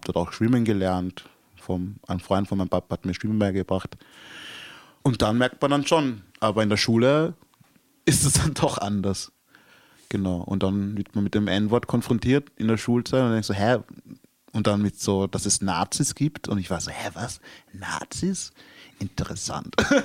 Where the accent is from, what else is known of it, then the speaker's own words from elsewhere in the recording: Salzburg, Austria; now in Vienna, Austria; ich komme aus der Stadt Salzburg, da bist du in Wien und denkst so, Alter, was geht